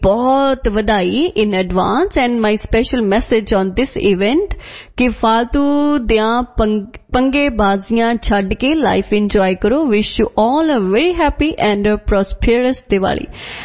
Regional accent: Ludhiana, Punjab, India; ਬਾਈ ਜੀ ਮੈਂ ਵੀ ਲੁਧਿਆਣੇ ਤੋਂ ਹੀ ਹਾਂ।

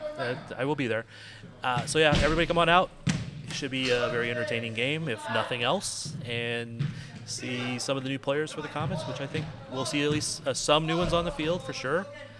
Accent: St. Louis, Missouri, United States; because I'm actually originally from St. Louis.

